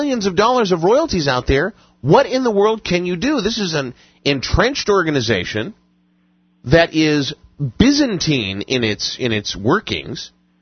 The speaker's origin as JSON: {"language": "English", "town": "Cleveland", "region": "Ohio", "country": "United States", "tie": "born or raised there", "said": "Because of Meineke and from the fact that I grew up in Cleveland."}